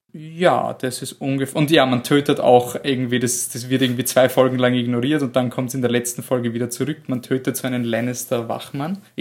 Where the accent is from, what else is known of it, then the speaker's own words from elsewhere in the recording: Austria; Ja, wir kommen aus Österreich